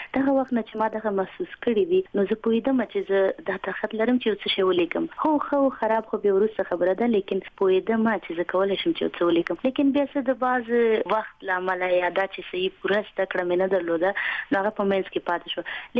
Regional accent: Afghanistan; په هغه وخت کې زما ماشومتوب یوازې زما نه بلکې د کروڑونو ملیونونو افغانانو چې د جنگ تاوتریخوالی

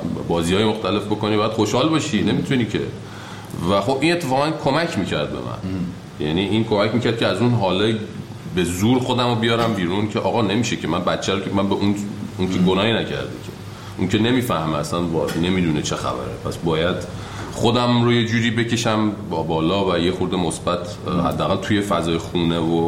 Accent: Iran; moved away; ما که خارج از ایرانیم

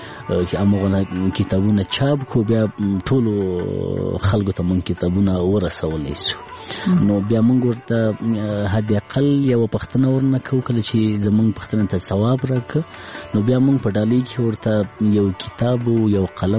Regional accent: Laghman, Afghanistan; born or raised there

